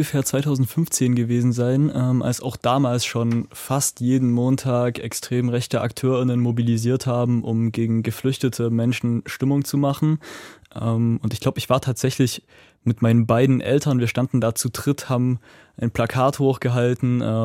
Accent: Zwickau, Saxony, Germany; seit ich in Zwickau aufgewachsen bin

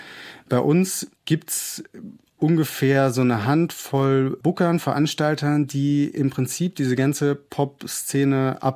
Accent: Saarland, Germany; Als Saarländer hatte ich natürlich keine Waterloo-Momente im Saarland direkt

